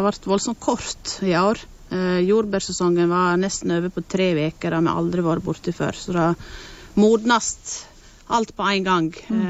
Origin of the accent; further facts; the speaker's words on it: Sogndalsdalen, Vestland, Norway; Og til Sogndalsdalen, da var det noe sånn at jeg hadde så lyst til å prøve det, fordi det er jo der jeg kommer ifra.